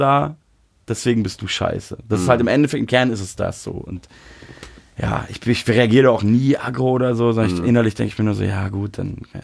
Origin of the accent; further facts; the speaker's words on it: Munich, Bavaria, Germany; now in Berlin, Germany; ich bin ja Münchner so und rede Hochdeutsch